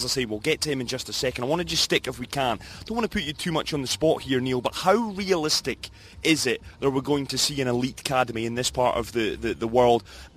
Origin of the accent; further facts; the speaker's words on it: Scotland, United Kingdom; me as a Scot